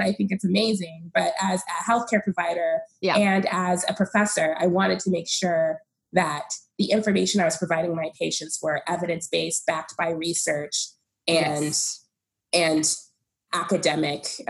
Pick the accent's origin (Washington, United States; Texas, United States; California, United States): Texas, United States; Dallas; now in Austin, United States; Well, I live in Austin, Texas. I was born and raised in Dallas, Texas, actually.